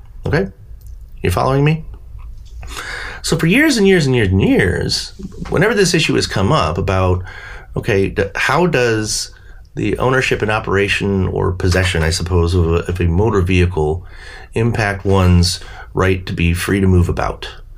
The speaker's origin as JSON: {"language": "English", "country": "United States", "said": "I am an American. I have my freedoms, my overall freedoms, but also the freedom to move about freely."}